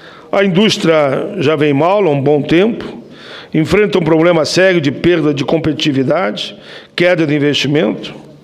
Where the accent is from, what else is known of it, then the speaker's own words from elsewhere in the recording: Caxias do Sul, Rio Grande do Sul, Brazil; lá na minha cidade, em Caxias do Sul